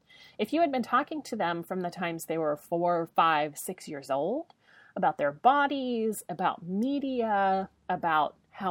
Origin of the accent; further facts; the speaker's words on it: United States; now in Canada; the culture is going to be very different from the one that I grew up in the United States and the one that I now live in Canada.